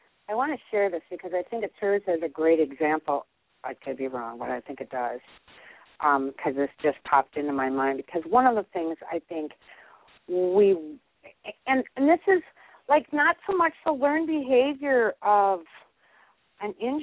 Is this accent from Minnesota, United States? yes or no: yes; Minnesota, United States; now in Ann Arbor, United States; I'm from Minnesota, but I'm out in Ann Arbor, Michigan, and I've got three little boys.